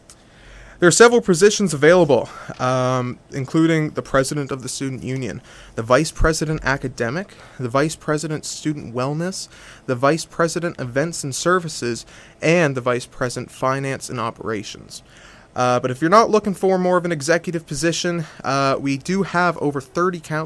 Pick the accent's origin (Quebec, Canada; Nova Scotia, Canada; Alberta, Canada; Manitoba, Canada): Nova Scotia, Canada; Amherst; now in Fredericton, Canada; I'm from Amherst, Nova Scotia, a little town on the border of New Brunswick. So being here in Fredericton's not too far away from home.